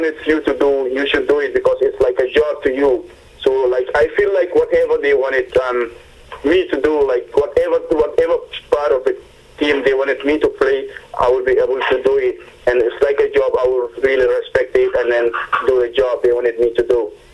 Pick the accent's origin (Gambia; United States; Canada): Gambia; because I'm being from Gambia and then come up around with a team Toronto FC, being with huge big players.